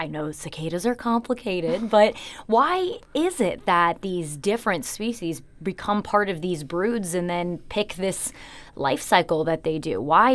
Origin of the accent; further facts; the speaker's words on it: Midwest, United States; growing up in the Midwest, I know cicada noises.